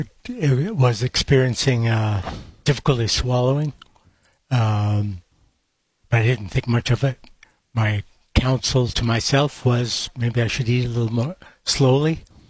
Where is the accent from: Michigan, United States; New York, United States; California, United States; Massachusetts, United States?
Massachusetts, United States; Cambridge; Well, I grew up in Cambridge, so I'm well aware of the wonderful work